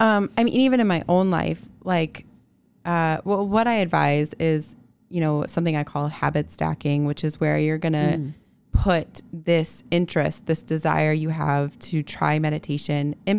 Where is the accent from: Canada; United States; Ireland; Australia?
United States; Chicago, Illinois; now in Boise, United States; You know, I'm a transplant. I'm from Chicago. I don't understand like what everything means in Boise